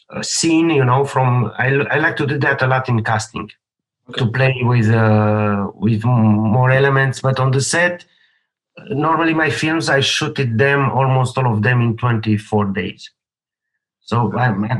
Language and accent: English; Moldavia, Romania; English is a second language; because I was from that region. It's a part of Romania, which is Moldavia. It's in the eastern part of Romania.